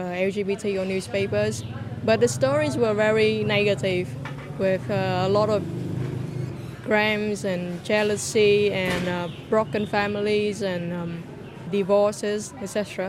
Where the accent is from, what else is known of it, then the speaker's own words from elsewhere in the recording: Ho Chi Minh City, Vietnam; I'm 26 years old. I'm from Saigon and I'm here in Hanoi